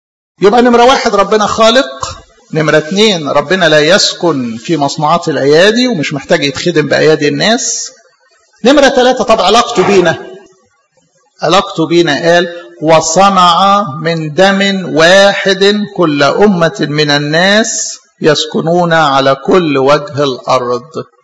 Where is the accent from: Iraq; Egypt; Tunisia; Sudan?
Egypt; born there; انا اتولد مصري